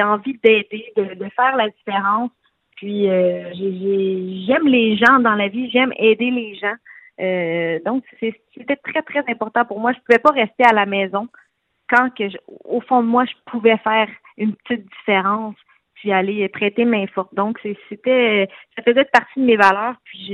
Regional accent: Joliette, Quebec, Canada; Moi, j'étais originaire de Joliette

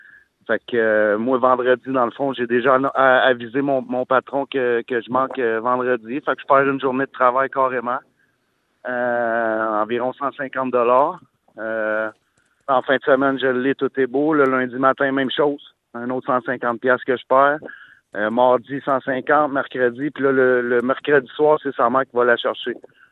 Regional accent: Longueuil, Quebec, Canada; Puis moi, je suis de Longueuil.

